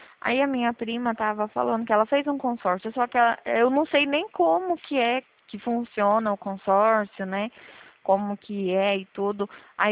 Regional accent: São Paulo, Brazil; É, eu sou aqui de São Paulo.

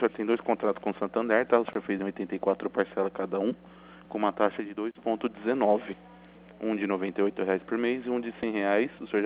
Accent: Itapetininga, São Paulo, Brazil; E eu sou aqui de Itapetininga mesmo.

